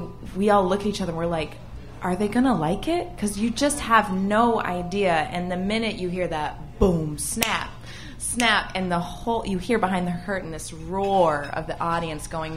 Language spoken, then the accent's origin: English; Maine, United States; also born or lived in New York; I grew up, I'm from Maine originally. I grew up dancing hardcore, you know, in ballet class every single day.